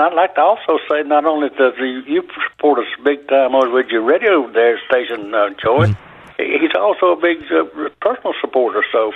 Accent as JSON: {"language": "English", "town": "Marietta", "country": "United States", "tie": "born or raised there", "said": "And of course, I grew up in Marietta, and so my mother and father all banked with Travelers Rest."}